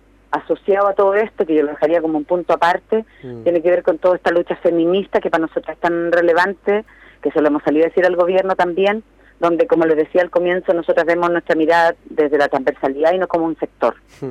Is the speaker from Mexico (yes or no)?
no; Chile; Está a 720 pesos más o menos el dólar en mi país.